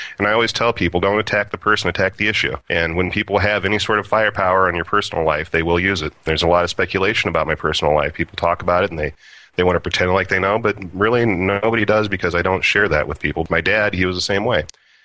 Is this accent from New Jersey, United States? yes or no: no; Nebraska, United States; But Nebraska will always be where home is.